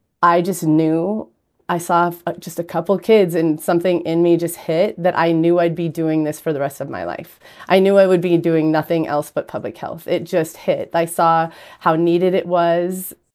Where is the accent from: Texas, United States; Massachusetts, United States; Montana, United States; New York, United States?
Montana, United States; Montana is a huge state. I actually live 460 miles from my hometown.